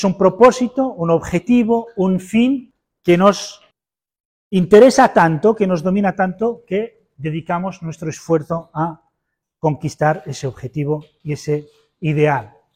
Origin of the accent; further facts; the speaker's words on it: Melilla, Spain; Yo soy de Melilla, para quien no lo sepa.